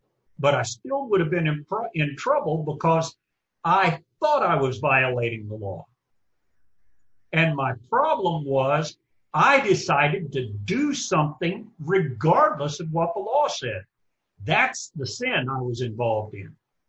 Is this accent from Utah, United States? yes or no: no; Kentucky, United States; But I grew up in Kentucky.